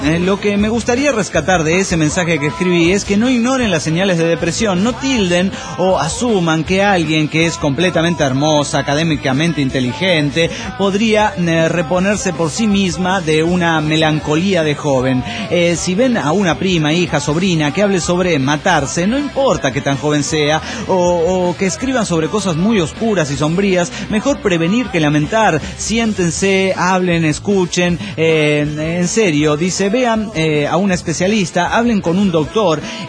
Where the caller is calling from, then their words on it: Dallas, Texas, United States; de Dallas, Texas.